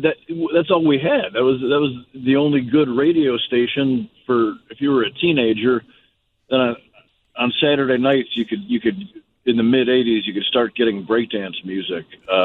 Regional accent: Minooka, Illinois, United States; If I'm having any success, it's because of the way I grew up in Minooka, Illinois.

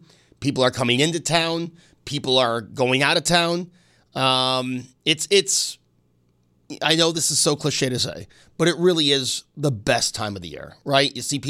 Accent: Buffalo, New York, United States; I'm from Buffalo. We're going to get into it.

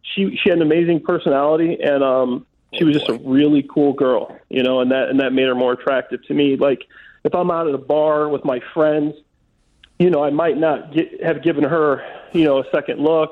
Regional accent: Dwight, Illinois, United States; also born or lived in Libertyville; My buddy from my hometown of Dwight, Illinois. I was born in Libertyville. I grew up in Dwight, which is about 75 miles south of the city. Very small town.

